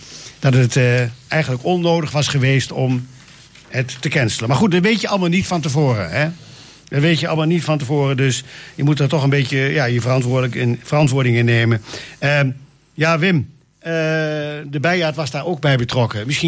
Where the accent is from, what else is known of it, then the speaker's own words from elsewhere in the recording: Lochem, Gelderland, Netherlands; Ik kom uit Lochem en daar wordt echt nog gestoken met pinnetjes.